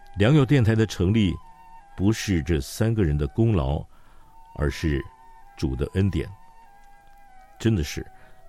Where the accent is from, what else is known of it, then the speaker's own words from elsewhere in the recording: Singapore; also born or lived in Paris, France / Hong Kong; 我小的时候在新加坡出生长大，接受基本教育，后来在欧洲法国巴黎成长，然后在香港作为我的大本营